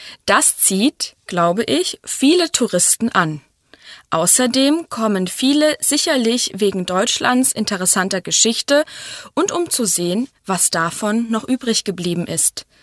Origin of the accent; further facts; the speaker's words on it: Russia; German is a second language; Ich komme aus Russland und als ich 14 Jahre alt war, habe ich an einem Schüleraustausch teilgenommen.